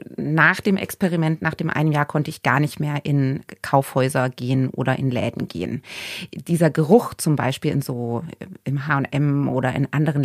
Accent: Thuringia, Germany; Und ich komme so aus Thüringen, da wird halt immer wieder nachgelegt.

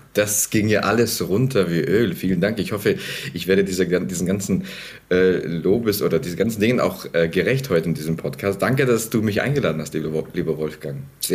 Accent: Berlin, Germany; born there; Ich bin in Berlin geboren. Ich bin Kind von zwei Arbeitern

